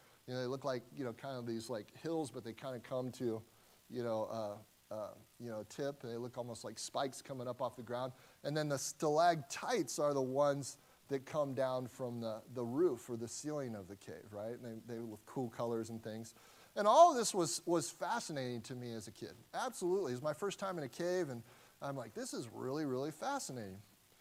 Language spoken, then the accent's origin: English; Cincinnati, Ohio, United States; And I grew up in Cincinnati, Ohio, so it wasn't a terribly far drive.